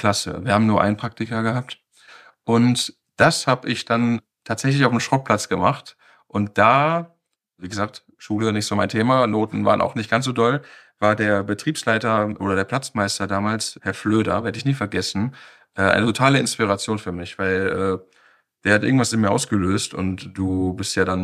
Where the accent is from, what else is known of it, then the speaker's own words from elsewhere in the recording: North Rhine-Westphalia, Germany; ich komme aus dem Ruhrgebiet und dort war ich auf der Gesamtschule zum Schluss